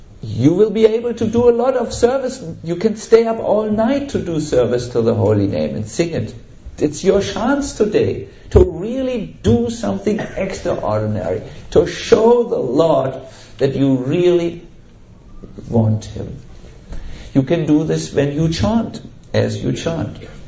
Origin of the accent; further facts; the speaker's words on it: Germany; English is a second language; You know, we come from Germany and our historical record is not one of non-violence.